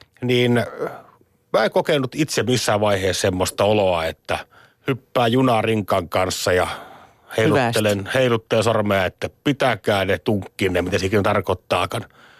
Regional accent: Eastern Finland, Finland; koska itse olen Itä-Suomesta

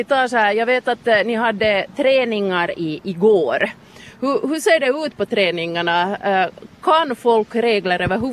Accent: Kirkkonummi, Uusimaa, Finland; now in Siuntio, Finland; Jag kommer från Kyrkslätt ursprungligen. Jag bor nu i Sjunde

